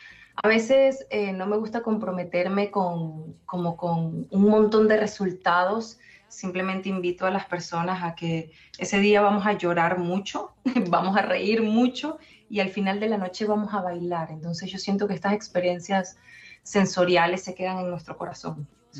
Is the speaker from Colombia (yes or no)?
no; Venezuela; yo soy venezolana, vengo del otro lado